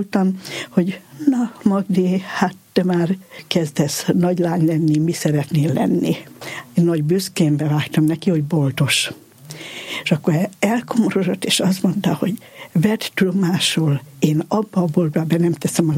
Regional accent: Tököl, Pest, Hungary; Igen, katolikusok voltunk, katolikusként nevelkedtünk a szülőfalum Tököl. 3 nemzetiség lakta és lakja mai napig is, a Bunyevác, Rácz, magyar és német.

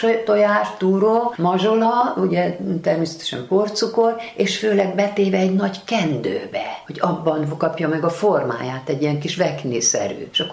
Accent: Debrecen, Hajdú-Bihar, Hungary; hadd említsem meg a szülővárosomat, Debrecent. Nagyon-nagyon nagy szeretettel gondolok Debrecenre.

